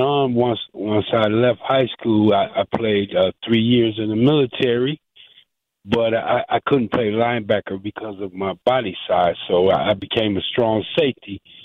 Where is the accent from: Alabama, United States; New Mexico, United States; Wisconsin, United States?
Wisconsin, United States; I grew up in Wisconsin. So how did I gravitate to this guy?